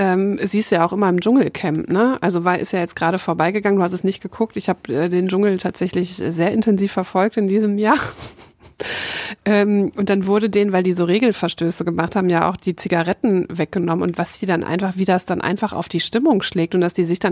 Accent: Dinslaken, North Rhine-Westphalia, Germany; accent: Ruhr dialect; ich bin ja keine gebürtige Mülheimerin, ich komme ja quasi von nebenan aus Dienstlaken, also westlichstes Ruhrgebiet / Niederrhein. Habe aber natürlich trotzdem einen sehr ausgereiften Ruhrpott-Dialekt.

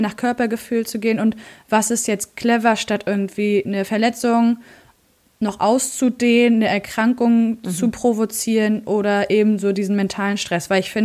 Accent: Mecklenburg-Vorpommern, Germany; da in meinem Heimatbundesland Mecklenburg-Vorpommern, da nimmt das schon auch zu.

